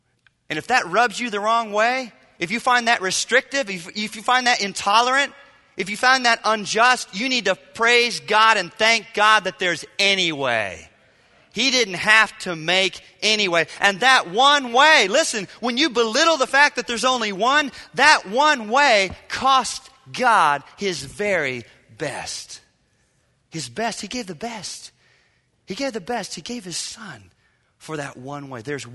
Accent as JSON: {"language": "English", "region": "the South", "country": "United States", "tie": "born or raised there", "said": "That is not the heart and soul of Christianity, but I grew up in the South where you'd think that was."}